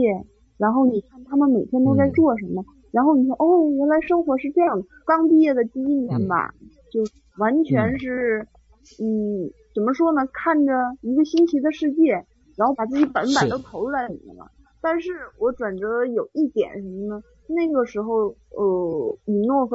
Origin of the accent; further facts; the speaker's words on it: Shenyang, Liaoning, China; 最开始的时候工作是在我的家乡沈阳，因为说实话，因为在大学也是在沈阳读的